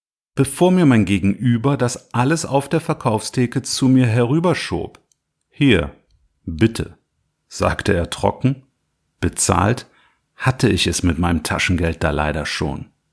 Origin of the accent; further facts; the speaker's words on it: Trier, Rhineland-Palatinate, Germany; Ich hatte schon als Kind ein Faible für etwas gröbere Bratwürste und genauso welche waren es. Bei uns in Trier